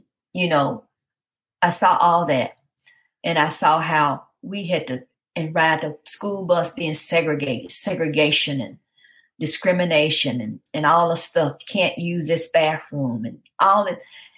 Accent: the South, United States; I grew up in the South. My grandparents raised us.

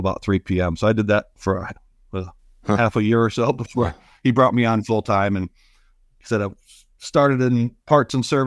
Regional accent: Michigan, United States; I grew up in Michigan.

